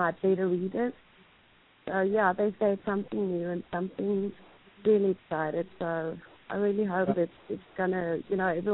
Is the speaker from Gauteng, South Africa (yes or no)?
yes; Johannesburg, Gauteng, South Africa; I'm from Johannesburg.